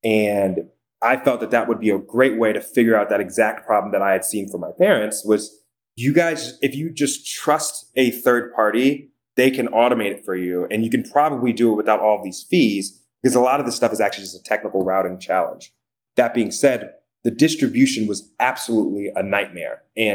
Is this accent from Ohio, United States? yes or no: yes; Dayton, Ohio, United States; And I come from Dayton, Ohio. No one's investing.